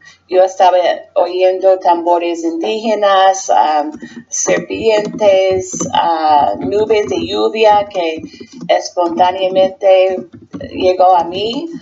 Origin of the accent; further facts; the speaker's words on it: United States; now in El Salvador; Sí, me siento más guanaca que gringa.